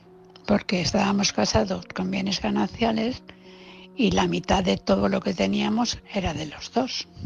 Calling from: Valencia, Valencian Community, Spain; mi ex marido es muy conocido aquí en Valencia. Bueno, yo también.

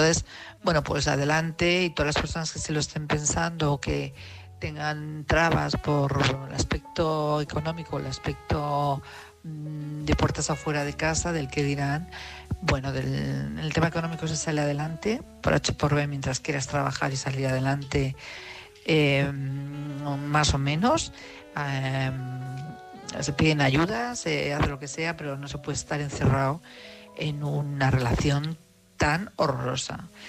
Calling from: Madrid, Community of Madrid, Spain; de Madrid.

